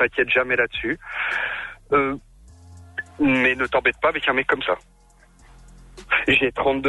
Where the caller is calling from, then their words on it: Lyon, Auvergne-Rhône-Alpes, France; Oui, bonsoir, je viens de Lyon.